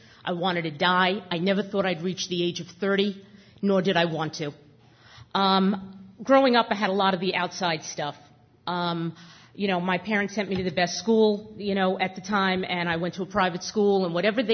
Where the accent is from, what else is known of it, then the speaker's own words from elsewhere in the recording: Queens, New York, United States; I grew up in Queens